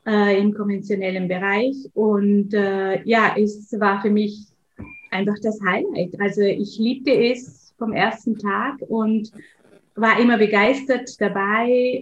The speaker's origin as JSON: {"language": "German", "town": "Feldkirch", "region": "Vorarlberg", "country": "Austria", "tie": "born or raised there", "lives_now": "Vienna, Austria", "said": "Ich bin ländlich aufgewachsen. Ich komme ursprünglich aus Vorarlberg, weil meine Wahlheimat ist jetzt momentan Wien seit knapp 6 Jahren. Und komme aus Vorarlberg, aus Feldkirch, ein schönes Gebiet. Meine Eltern haben zu der Zeit, als ich geboren wurde, das Haus gebaut."}